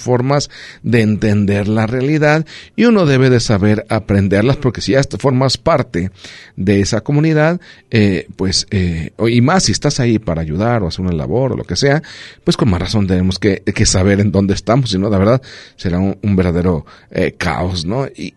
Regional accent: La Barca, Jalisco, Mexico; now in Colotlán, Mexico; cuando llegué aquí de Colotlán, les recuerda que yo estoy de La Barca, llegué aquí a Colotlán

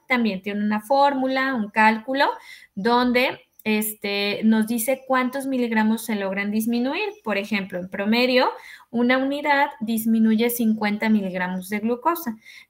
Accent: Mexico; porque como población mexicana, pues hay una alta tendencia a desarrollar problemas de metabolismo.

